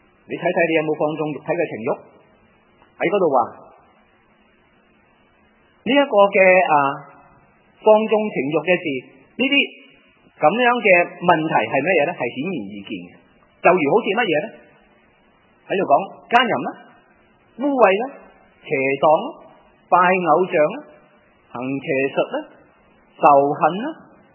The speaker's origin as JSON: {"language": "Cantonese", "country": "China", "said": "我哋中国人啊"}